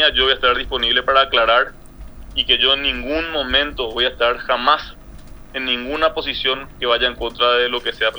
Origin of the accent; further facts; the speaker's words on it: Paraguay; Nosotros los paraguayos que luchamos por la democracia, que somos los paraguayos de trabajo